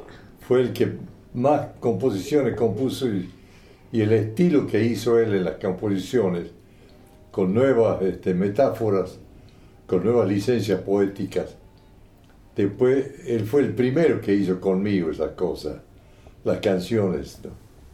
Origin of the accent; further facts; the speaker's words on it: Salta, Argentina; No, yo soy de Salta. Yo soy de Salta, sí.